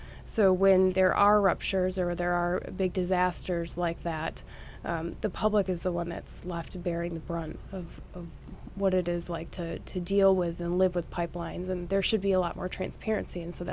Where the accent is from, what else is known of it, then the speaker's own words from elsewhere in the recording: Battle Creek, Michigan, United States; I grew up in Battle Creek area and grew up along the Kalamazoo River.